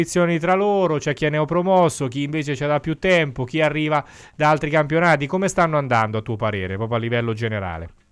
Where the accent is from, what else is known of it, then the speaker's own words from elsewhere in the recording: Ancona, Marche, Italy; una stuzzicatina da anconetano, da tifoso, te la devo dare